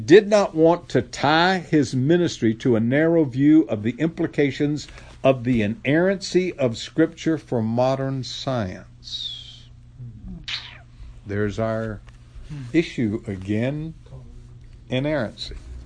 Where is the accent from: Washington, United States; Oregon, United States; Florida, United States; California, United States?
Florida, United States; By the way, I grew up in Florida, the Panhandle, which is South Alabama.